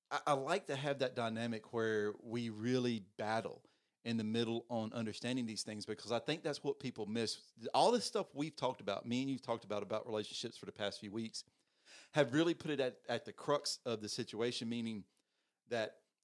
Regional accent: Southern United States, United States; I'm from the South. I got deep roots in some very deep redneck places, so I can make all the fun about it.

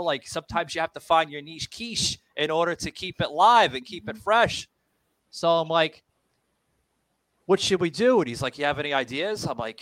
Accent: New York, United States; now in Tampa, United States; we grew up together up in New York, New Jersey area.

